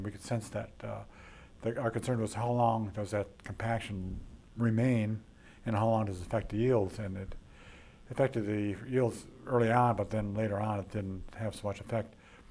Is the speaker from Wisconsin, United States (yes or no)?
yes; Wisconsin, United States; so I would look forward to actually doing that in Wisconsin, since it was my home state.